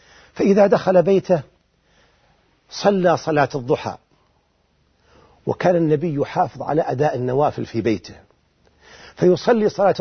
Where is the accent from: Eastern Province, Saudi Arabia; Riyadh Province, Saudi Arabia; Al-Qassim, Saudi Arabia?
Riyadh Province, Saudi Arabia; Az Zulfi; ولا أزال أذكر من أيام الطفولة عندما كنت في بلدتنا في الزلفي